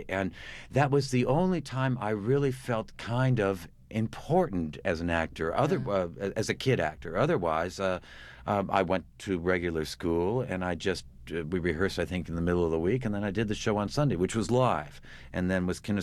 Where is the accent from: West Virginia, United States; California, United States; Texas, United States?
California, United States; Beverly Hills; At that time, I grew up in Beverly Hills, California, and I remember at the time, we always sounded like we were being very grand when we said that, so we never told anybody that we were from Beverly Hills.